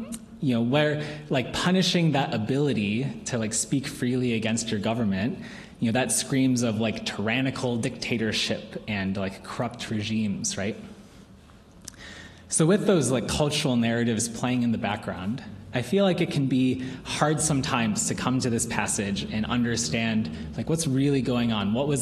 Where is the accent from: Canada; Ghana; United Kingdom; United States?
United States; Well, as an American, you can believe me when I say that I can appreciate a good revolution.